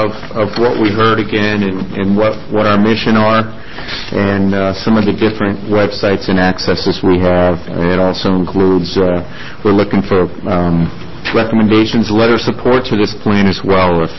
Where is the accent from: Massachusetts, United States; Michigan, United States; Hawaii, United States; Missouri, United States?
Massachusetts, United States; Boston; I grew up high school in the Boston area, and technical high schools, I think, are a big positive.